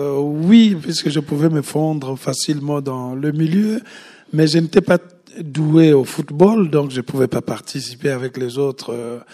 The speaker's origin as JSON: {"language": "French", "country": "Republic of the Congo", "tie": "born or raised there", "moved": "as an adult", "said": "je suis né au Congo-Brazzaville, et j'ai grandi là-bas et j'ai quitté la France... le Congo, à l'âge de 21 ans, pour aller faire des études."}